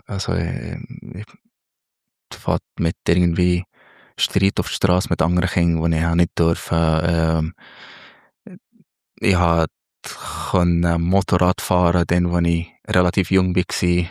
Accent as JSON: {"language": "German", "town": "Minya", "region": "Minya Governorate", "country": "Egypt", "tie": "born or raised there", "said": "Ich bin im Oberägypten aufgewachsen, am Nildelta, in El Minya. Das ist 3 Stunden südlich von Kairo, die Hauptstadt. In einem ja, sehr traditionelles Dorf, sozusagen, aber Dorf. Wir waren gut 100'000 Einwohner in diesem Dorf."}